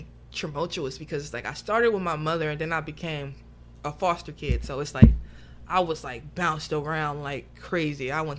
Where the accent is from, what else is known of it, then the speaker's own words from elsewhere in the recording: Oakland, California, United States; born there; I was born in Oakland.